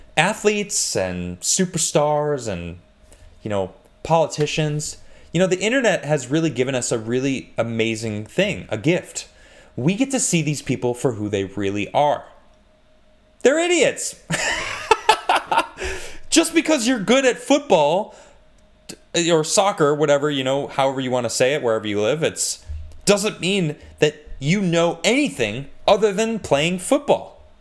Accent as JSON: {"language": "English", "town": "Chicago", "region": "Illinois", "country": "United States", "tie": "born or raised there", "said": "I grew up in Chicago. I mean, I love the Bulls. Like, I grew up watching Jordan in my home team."}